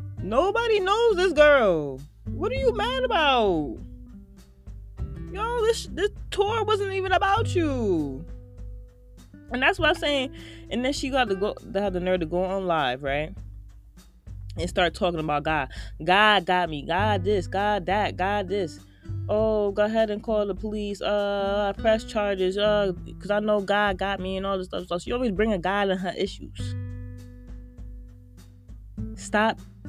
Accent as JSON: {"language": "English", "town": "Baltimore", "region": "Maryland", "country": "United States", "said": "I'm from Baltimore, too."}